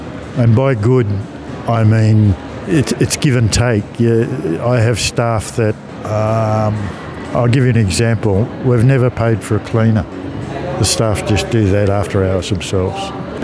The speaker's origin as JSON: {"language": "English", "town": "Dubbo", "region": "New South Wales", "country": "Australia", "tie": "born or raised there", "said": "when I grew up in Dubbo"}